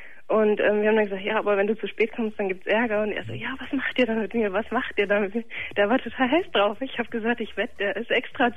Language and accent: German; Leipzig, Saxony, Germany; ich komme aus Leipzig